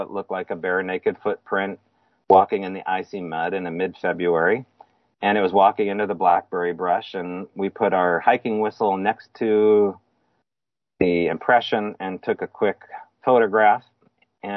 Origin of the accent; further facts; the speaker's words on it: Springfield, Oregon, United States; And I grew up in the Willamette Valley outside of Eugene, in the town of Springfield or Thurston, Oregon.